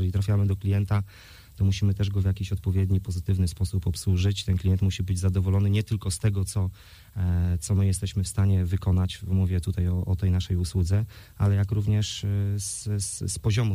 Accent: Stargard, West Pomeranian Voivodeship, Poland; No ja generalnie jestem rodowitym stargardczaninem i może to tutaj też ta lokalny patriotyzm spowodował i sentyment do miasta Stargard.

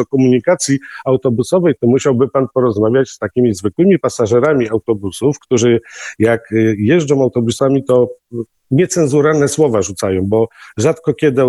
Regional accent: Szczecin, West Pomeranian Voivodeship, Poland; Ja jestem ze Szczecina

